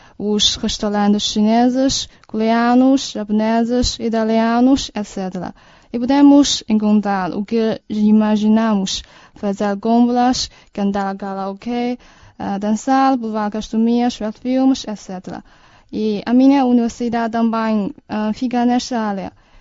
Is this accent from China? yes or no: yes; Beijing, China; Gosto de Pequim, minha terra natal, por exemplo.